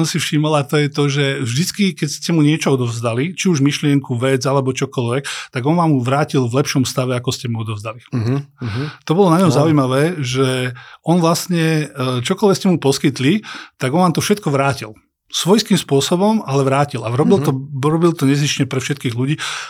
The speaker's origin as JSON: {"language": "Slovak", "town": "Dolná Súča", "region": "Trenčín Region", "country": "Slovakia", "tie": "born or raised there", "said": "Ja som sa narodil v Dolnej Súči, čiže to, čo som videl okolo seba, boli sliepky, videl som domáce zvieratá"}